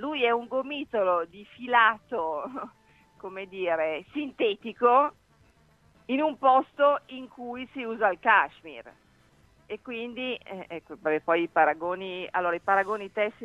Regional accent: Piedmont, Italy; Il dialetto piemontese alle nostre parti si dice che ho perso il porcello, per dire quando perdo la pazienza.

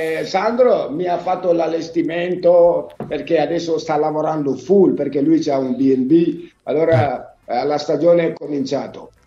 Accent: Brescia, Lombardy, Italy; veniamo da Brescia, Brixia

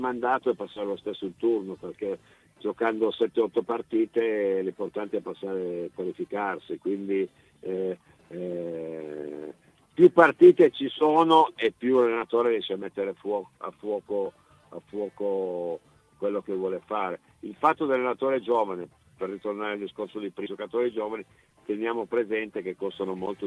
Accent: Piedmont, Italy; io sono piemontese

